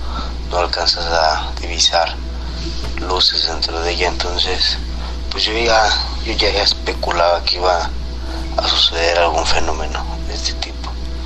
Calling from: Mexico City, Mexico; Soy de la Ciudad de México, tengo 22 años.

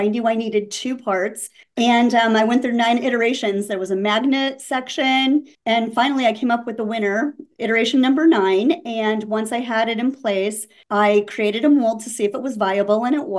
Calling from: Scranton, Pennsylvania, United States; So I am calling from Scranton, PA, which is the home of the office, as everyone knows. I usually live in Los Angeles. I kind of split my time.

